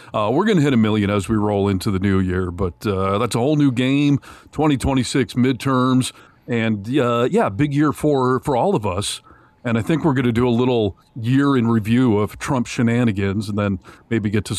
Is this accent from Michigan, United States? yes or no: yes; Michigan, United States; I'm from Michigan, and so is Kennedy, my girlfriend. So we're back here for the holidays